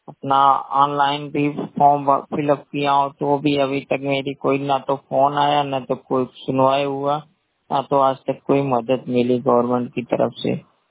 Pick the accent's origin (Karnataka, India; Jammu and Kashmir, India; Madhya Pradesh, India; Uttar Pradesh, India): Uttar Pradesh, India; मैं उत्तर प्रदेश का रहने वाला हूँ।